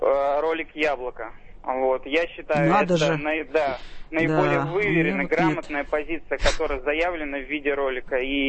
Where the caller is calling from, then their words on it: Moscow, Russia; Я звоню из Москвы